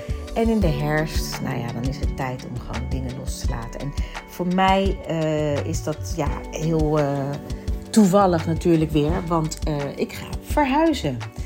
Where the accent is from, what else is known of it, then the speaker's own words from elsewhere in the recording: Suriname; bij ons in Suriname zeggen we altijd, ja, ben je al heel snel al familie.